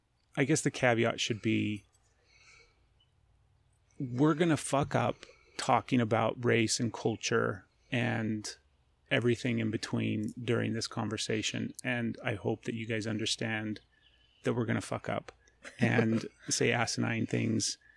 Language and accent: English; Utah, United States; Born and raised in Utah.